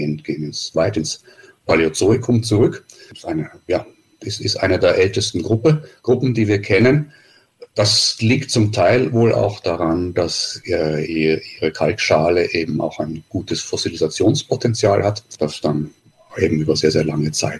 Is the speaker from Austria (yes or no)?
yes; Vienna, Austria; moved away as an adult; also born or lived in Basel, Switzerland / New Zealand; now in Greifswald, Germany; Begonnen hat das Ganze in Wien. Ich bin also gebürtiger Wiener, habe dort auch studiert, meine Doktorarbeit gemacht und dann auch noch einen kurzen Postdoc.